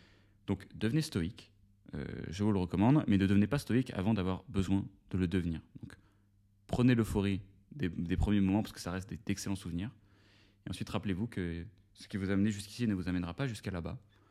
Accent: Versailles, Île-de-France, France; Notamment parce que j'ai grandi à Versailles, et donc Versailles, c'est une ville qui a un lot de caractéristiques très précises

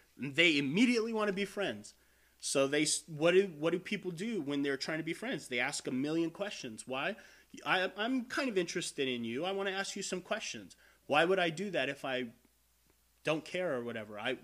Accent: Las Vegas, Nevada, United States; I definitely understand being born and raised in Vegas, the culture of homophobia that used to be Vegas

